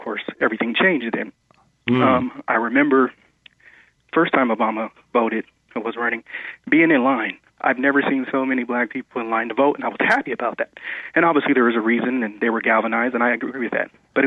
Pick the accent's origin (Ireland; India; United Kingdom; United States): United States; California; I'm from California. I'm a 33-year-old African-American. Of course, I grew up in California with a diversity of people.